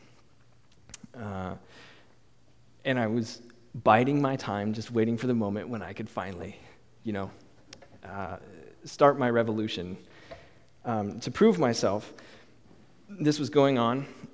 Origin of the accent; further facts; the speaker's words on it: United States; And as an American, we love us some independence, don't we?